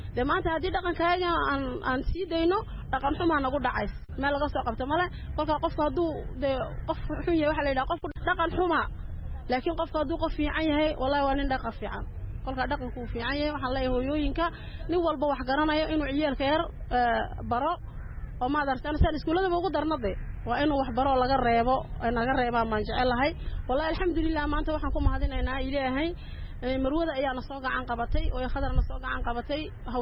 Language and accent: Somali; Ali Sabieh, Ali Sabieh Region, Djibouti; Waxaan ka socdaa gobolka Cali Sabiix, gaar ahaan Cali Sabiix ayaan ka socdaa.